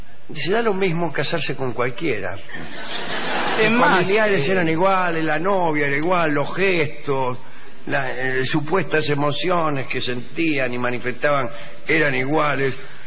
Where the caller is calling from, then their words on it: Montevideo, Uruguay; soy de Montevideo, tengo 20 años.